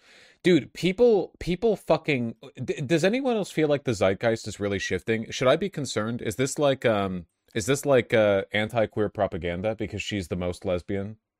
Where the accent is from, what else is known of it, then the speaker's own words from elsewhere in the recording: Hollywood, California, United States; like I grew up in Hollywood, so I mean, I know a decent amount.